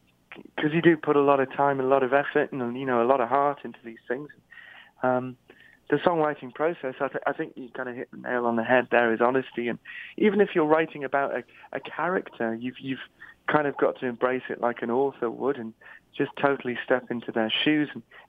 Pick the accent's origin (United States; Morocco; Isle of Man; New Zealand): Isle of Man; I grew up on the Isle of Man, which is a very small little island in the British Isles, and very close community.